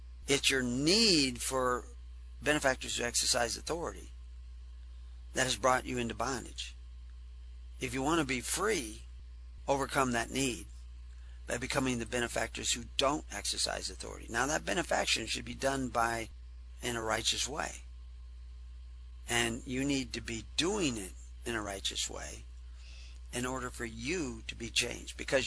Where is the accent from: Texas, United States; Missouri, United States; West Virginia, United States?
Texas, United States; I was raised in Texas.